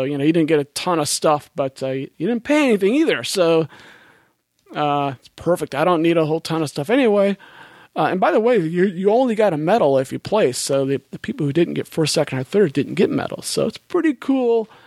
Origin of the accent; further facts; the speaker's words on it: Ohio, United States; I'm from Ohio, the only person from Ohio, but I claim to be from Iowa. That's where I was born and everything.